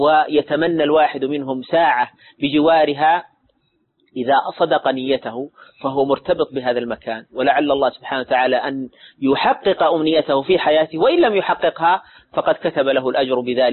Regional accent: Mecca, Makkah Province, Saudi Arabia; فبمجرد أن تقول أنا من مكة، ستجد النظرة إليك تختلف تماما

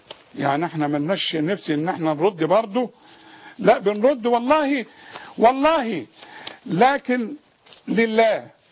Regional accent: Egypt; علينا كمصريين

